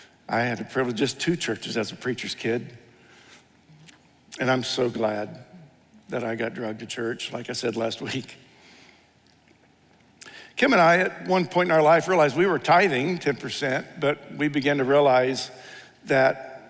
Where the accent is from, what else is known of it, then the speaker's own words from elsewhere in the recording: Dayton, Ohio, United States; The Dayton Daily News, I grew up in Dayton, Ohio, and the Dayton Daily News would drop off papers at a certain location in the community